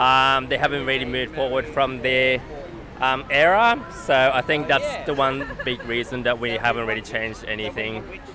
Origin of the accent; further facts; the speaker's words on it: Tokyo, Japan; Yes, I grew up in Tokyo.